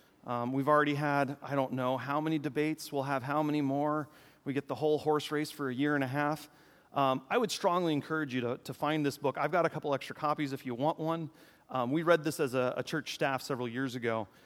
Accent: Texas, United States; I grew up in Southeast Texas, and every year we drove to either Florida or South Carolina to visit family.

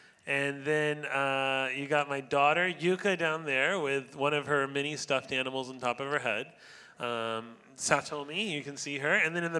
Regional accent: Florida, United States; now in Japan; I grew up in Central Florida, close to Mickey Mouse, Disney World, and I received a call to missions, and so my family is in Japan.

